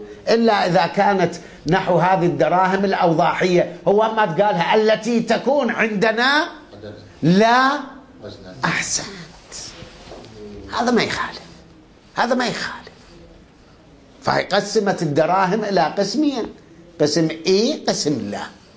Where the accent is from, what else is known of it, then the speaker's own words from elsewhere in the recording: Iraq; احنا عندنا بالعراق البرتقال